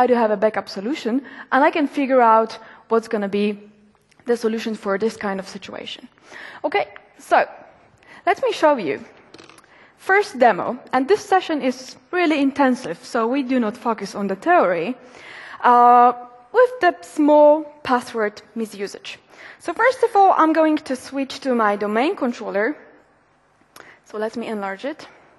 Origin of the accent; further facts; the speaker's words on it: Poland; I am from Poland.